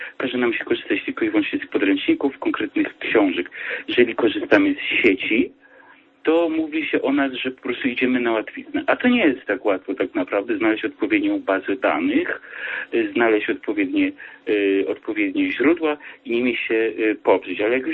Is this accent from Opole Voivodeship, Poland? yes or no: yes; Opole, Opole Voivodeship, Poland; Bo jestem z Opola, przepraszam.